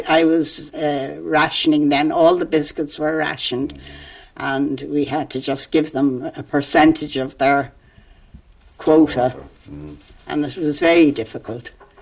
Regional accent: Dublin, Leinster, Ireland; born there; also born or lived in Lucan; My parents were from Tipperary, but I was born in Dublin. And then we went to live in near Lucan.

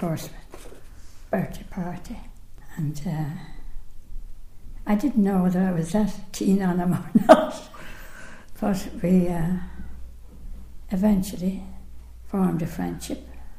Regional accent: Galway, Connacht, Ireland; born there; Yeah, I was born in Galway in 1933.

